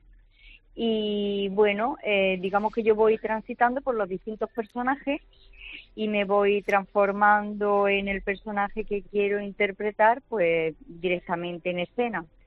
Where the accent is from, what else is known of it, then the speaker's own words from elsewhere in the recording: Árchez, Andalusia, Spain; Me la pidieron hacerla en mi pueblo, Archer, ya aprovecho para mencionarlo.